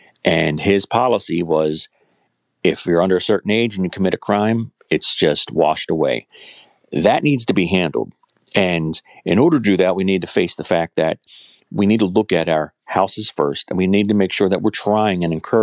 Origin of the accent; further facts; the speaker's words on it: Dundalk, Maryland, United States; So I grew up here in Dundalk, Sparrows Point. Spent my teenage years in Sparrows Point, but went to Dundalk High School. So I'm born and bred here.